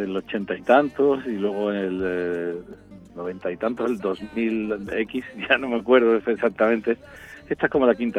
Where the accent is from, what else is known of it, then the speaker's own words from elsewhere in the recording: Cádiz, Andalusia, Spain; Cádiz, que es mi tierra, es la puerta del Mediterráneo y el sur de Europa, el sur extremo de Europa, y también fue el puerto principal de contacto con Latinoamérica durante siglos